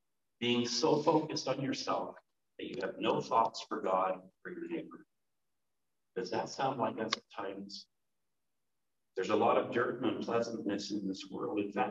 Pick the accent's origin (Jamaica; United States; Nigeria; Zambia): United States; Corrales, New Mexico; I grew up and lived in Corrales at the time.